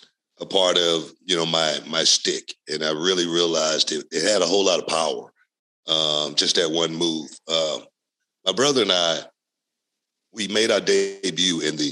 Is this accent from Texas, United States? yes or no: yes; Texas, United States; also born or lived in Louisiana; I grew up in Texas. I was born in Louisiana, and I never dealt with racism a whole lot coming up as a kid or anything like that.